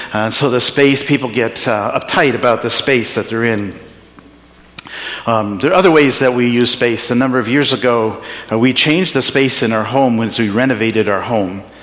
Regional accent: India; I grew up in India, and traveling in India is so much different than traveling here.

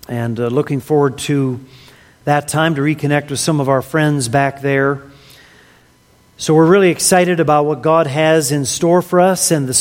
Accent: United States; As an American, we do have paved roads in the United States.

